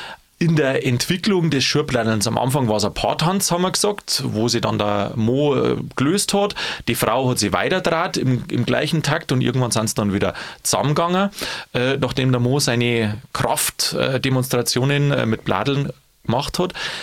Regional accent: Bavaria, Germany; Weil da wärst du direkt als Bayer wird Depp dargestellt ein bisschen.

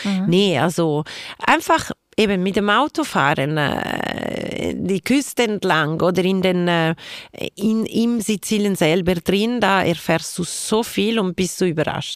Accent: Switzerland; born there; Ich bin einfach in der Schweiz geboren, ich bin gewöhnt, wir sind verwöhnt.

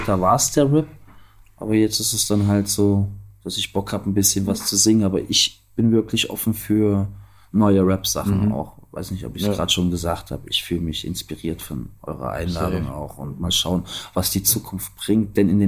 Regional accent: Halle, Saxony-Anhalt, Germany; also born or lived in Stockholm, Sweden; aus Halle-Saale, meiner Heimatstadt, habe ich mich 13 Jahre entfernt. Ich habe erst 3 Jahre in Stockholm, in Schweden gelebt.

